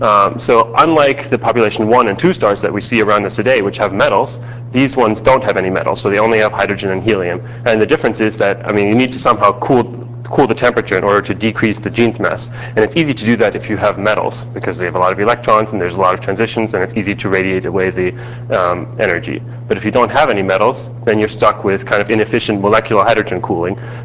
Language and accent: English; Santa Cruz, California, United States; I'm from Santa Cruz.